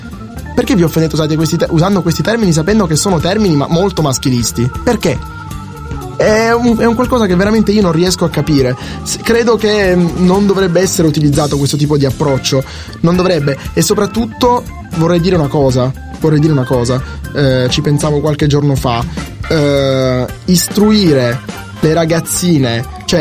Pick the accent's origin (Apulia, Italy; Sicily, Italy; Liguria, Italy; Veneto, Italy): Sicily, Italy; Io sono cresciuto in Sicilia e la Sicilia degli anni 50 è questo.